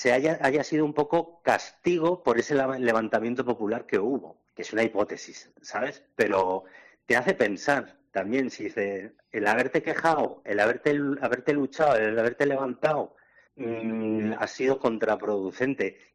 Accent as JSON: {"language": "Spanish", "town": "Reinosa", "region": "Cantabria", "country": "Spain", "said": "yo soy de Reynosa y yo tenía 9 añitos justamente en ese año"}